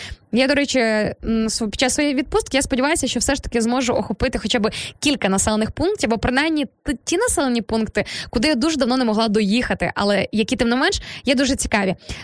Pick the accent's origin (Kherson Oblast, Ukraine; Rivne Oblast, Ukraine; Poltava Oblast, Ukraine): Rivne Oblast, Ukraine; Sarny; з мого рідного міста, із міста Сарни, Рівненська область